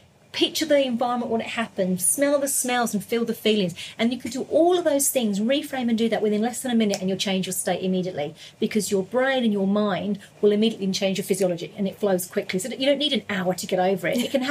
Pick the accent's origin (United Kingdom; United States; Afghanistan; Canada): United Kingdom; England; I grew up in England.